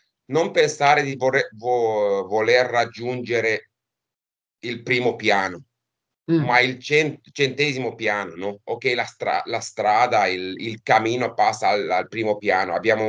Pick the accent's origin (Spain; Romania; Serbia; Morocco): Romania; Italian is a second language; La lingua italiana è una lingua latina, la lingua romena, perché io sono romeno, è una lingua latina.